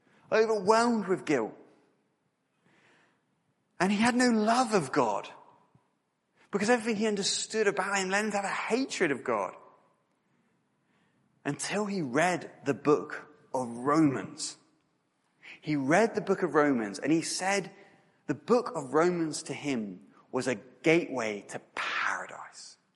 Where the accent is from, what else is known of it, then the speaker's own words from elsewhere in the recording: Royal Tunbridge Wells, South East England, United Kingdom; I was born and raised in Royal Tunbridge Wells to a Christian family.